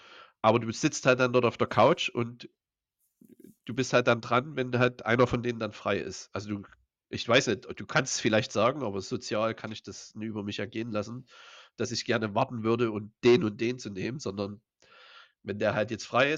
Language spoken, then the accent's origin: German; Germany; Und dann sage ich, nee, nee, hier, ich bin Deutscher und so.